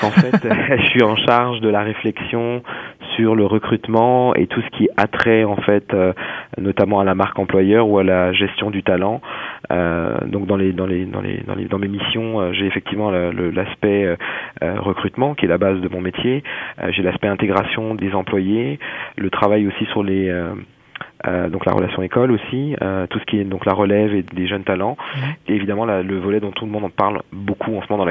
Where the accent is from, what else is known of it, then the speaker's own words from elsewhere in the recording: France; now in Montréal, Canada; un peu l'image qu'on a quand on est français, les grands espaces, cette espèce de sentiment d'évasion